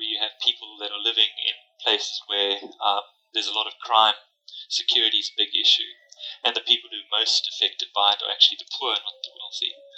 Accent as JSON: {"language": "English", "country": "South Africa", "tie": "born or raised there", "said": "I'm South African. I grew up with living in a world where there was rich and poor living in very close proximity."}